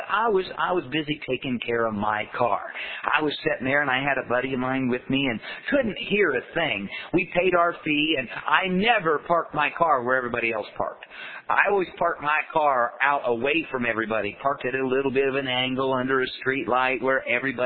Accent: Winchester, Indiana, United States; for 41 years, I was from Indiana, and I lived there all my life. Little town that I grew up in Indiana, it's called Winchester, Indiana.

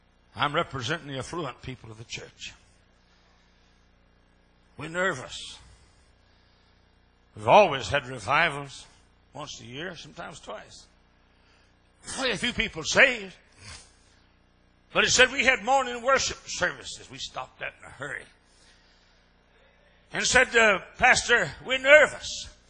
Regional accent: Iowa, United States; I'm from Iowa. My family sent me down here to Texas because I had a daughter down here in Texas

